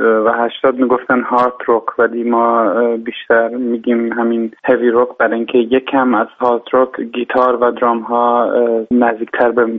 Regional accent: Germany; also born or lived in Tehran, Iran; من در سال 1981 تو تهران به دنیا آمدم، تو آلمان بزرگ شدم

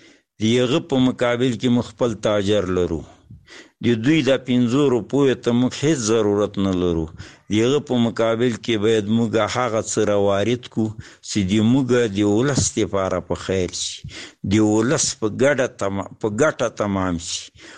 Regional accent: Paktia, Afghanistan; د پکتیا د ولایت یو کامی سپینګیری.

